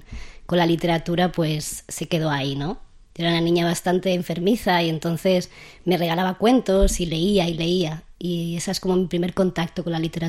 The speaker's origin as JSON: {"language": "Spanish", "town": "Madrid", "region": "Community of Madrid", "country": "Spain", "tie": "born there", "said": "soy bastante viajera o turista en el barrio, porque nací en La Prospe, pero siempre me he ido moviendo por diferentes lugares"}